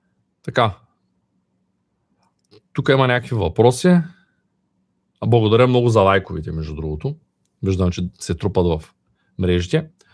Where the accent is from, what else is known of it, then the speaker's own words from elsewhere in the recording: Shumen, Shumen Province, Bulgaria; от Шумен съм, от 23 години се занимавам с предприемачество и бизнес